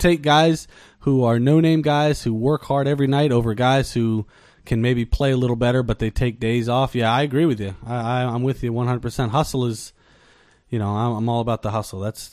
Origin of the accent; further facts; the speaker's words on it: Washington, District of Columbia, United States; Now, I root for the Wizards because, you know, I'm from here. That's my hometown.